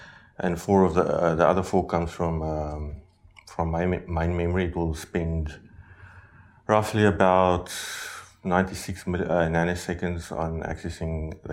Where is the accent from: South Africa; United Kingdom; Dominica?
South Africa; I'm from South Africa and I work for a company called Retro Rabbit.